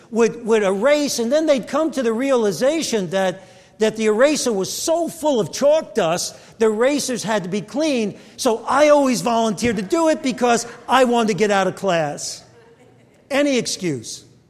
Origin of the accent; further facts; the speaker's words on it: Brooklyn, New York, United States; When I was a kid growing up in Williamsburg, Brooklyn